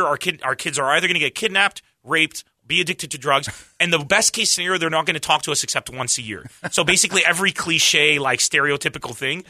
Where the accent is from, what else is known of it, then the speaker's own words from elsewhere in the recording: San Diego, California, United States; But I was like, you know, I grew up in San Diego. I fell in love with stand-up here in America.